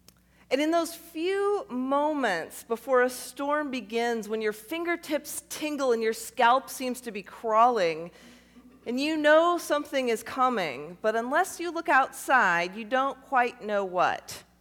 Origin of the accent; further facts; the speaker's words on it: Midwest, United States; now in North Carolina, United States; This is one of my favorite texts, because I'm from the Midwest.